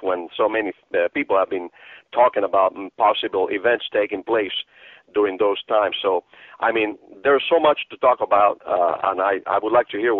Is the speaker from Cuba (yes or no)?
yes; Cuba; Cuba, I am from Cuba, and you don't get earthquakes 6.0 in Cuba.